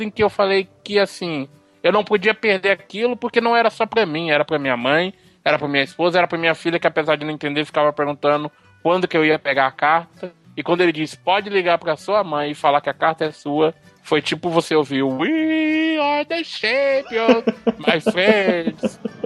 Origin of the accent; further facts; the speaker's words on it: Northeast Region, Brazil; Porque a gente, nós somos do Nordeste, né?